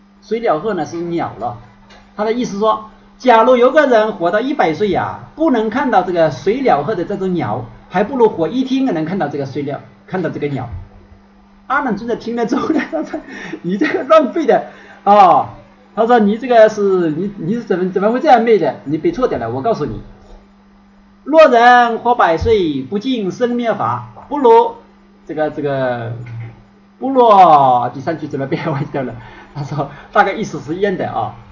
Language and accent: Chinese; China; 我们中国人比较少